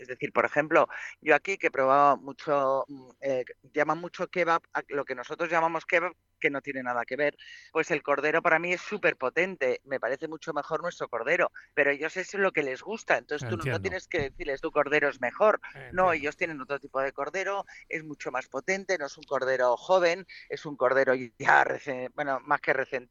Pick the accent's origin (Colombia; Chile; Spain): Spain; Madrid, Community of Madrid; Yo soy más paletada, soy más de Madrid, ya. De menos gente, que somos 6 millones.